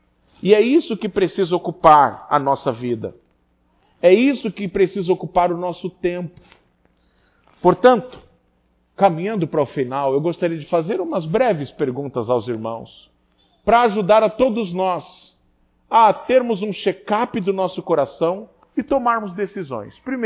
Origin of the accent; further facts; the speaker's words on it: Santos, São Paulo, Brazil; Eu me lembro quando eu era garoto, morando em Santos, eu ia aos treinos.